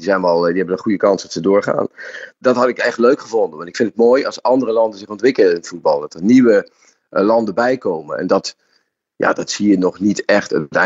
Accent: Netherlands; Ik vind het echt heel erg jammer, want als Nederlanders zijn we toch een beetje verwend.

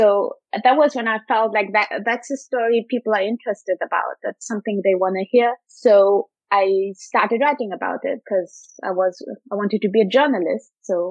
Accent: Vienna, Austria; So I don't only belong to Vienna, I come from Vienna, which is where I was born and raised, and I come from a Jewish family.

